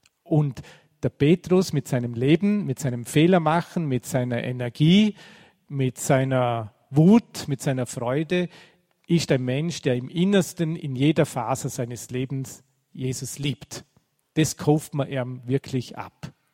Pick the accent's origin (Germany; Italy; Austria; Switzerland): Austria; Vorarlberg; aber bei uns in Vorarlberg, in der Gegend, wo ich herkomme, da redet man eigentlich nicht über die Probleme, die man hat.